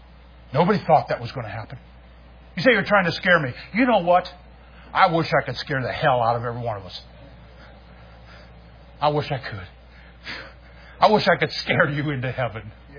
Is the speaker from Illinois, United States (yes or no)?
no; Ohio, United States; I grew up in Ohio where I was landlocked. Okay. So I didn't have many places to go swimming.